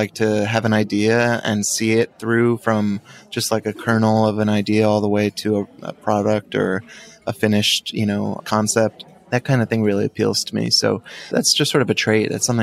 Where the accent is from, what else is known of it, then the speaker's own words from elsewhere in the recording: New York, United States; Yeah, I grew up in New York, so I have betrayed my background because I do like Dunkin' now, but I still prefer Starbucks.